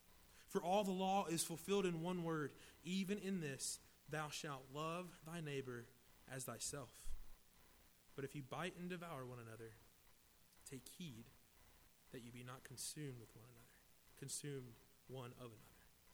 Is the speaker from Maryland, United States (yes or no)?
no; Charlotte, North Carolina, United States; I am from Charlotte, so I'm still learning how to fit in here.